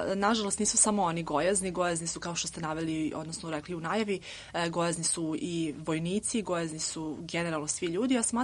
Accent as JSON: {"language": "Serbian", "town": "Novi Sad", "region": "Vojvodina", "country": "Serbia", "said": "ja sam iz Novog Sada i imam nutricionistički studij u Novom Sadu već 6 godina."}